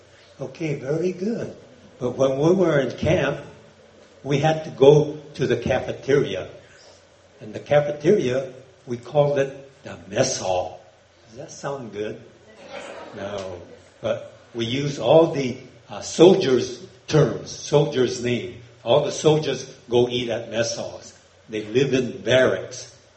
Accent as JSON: {"language": "English", "country": "United States", "tie": "born there", "said": "I'm American. I was born here in America. My parents came from Japan. That's why I look Japanese."}